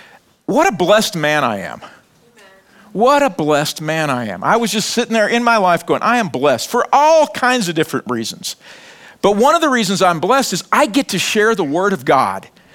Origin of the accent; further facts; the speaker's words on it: Bible Belt, United States; I grew up in the Bible Belt. Church people annoyed me.